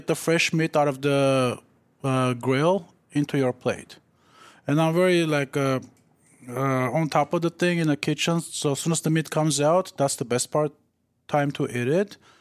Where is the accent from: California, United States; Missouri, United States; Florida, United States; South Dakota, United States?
California, United States; Los Angeles; moved away as an adult; I'm from Los Angeles, so I just moved here 3 years ago.